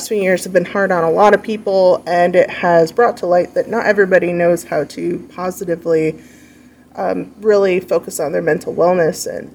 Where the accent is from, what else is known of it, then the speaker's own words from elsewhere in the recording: Florida, United States; Well, we are originally from Florida. We've lived in Milan for about 3 years.